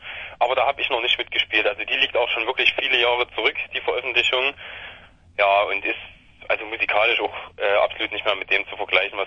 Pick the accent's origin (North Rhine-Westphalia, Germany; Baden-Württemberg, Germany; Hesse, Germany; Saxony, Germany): Saxony, Germany; Leipzig; Wir kommen aus Leipzig und Umgebung.